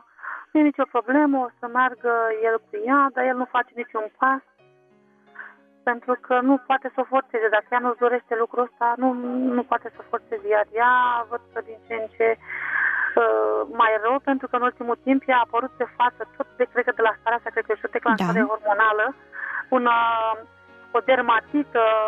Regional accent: Bucharest, Romania; sunt din București.

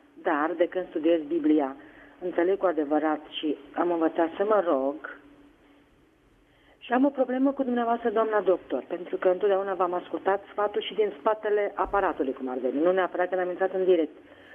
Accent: Târgoviște, Dâmbovița, Romania; din Târgoviște.

